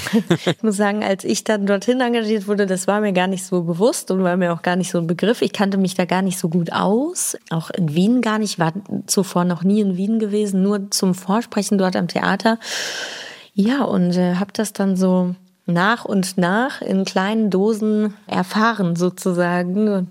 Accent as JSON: {"language": "German", "country": "Chile", "said": "Und wenn man sich bei uns in Chile für 14 Uhr verabredet, da kann man aber damit wetten, dass der erste mal so um 2:30 kommt"}